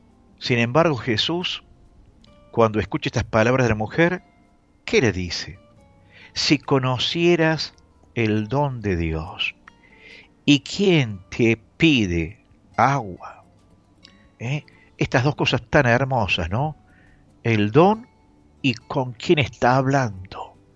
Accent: Argentina; qué hubiéramos contestado como argentino o como nuestra forma de ser temperamental?

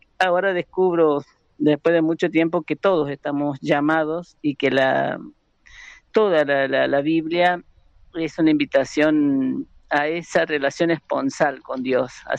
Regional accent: Belén, Catamarca, Argentina; now in Mendoza, Argentina; por adopción mendocina, porque ya la otra generación sí es toda mendocina, la de mi familia. Pero nosotros somos de Catamarca

